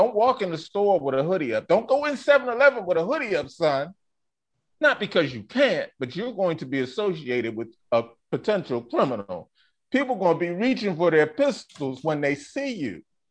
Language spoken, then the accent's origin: English; Philadelphia, Pennsylvania, United States; I had to be honest from my experiences growing up in Philadelphia